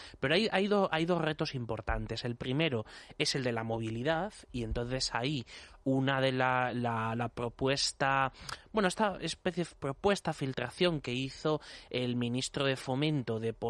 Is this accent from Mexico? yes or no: no; Castilla-La Mancha, Spain; una de las partes más importantes que se ha beneficiado es mi tierra, es Castilla-La Mancha